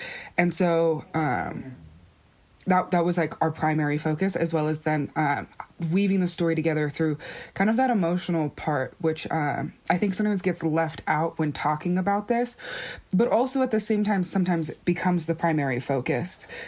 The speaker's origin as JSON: {"language": "English", "town": "Black Mesa", "region": "Arizona", "country": "United States", "said": "and I'm from Black Mesa"}